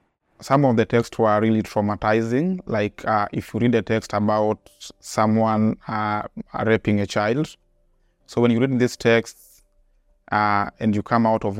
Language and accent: English; Nairobi, Kenya; I'm a Kenyan. I live here in Nairobi.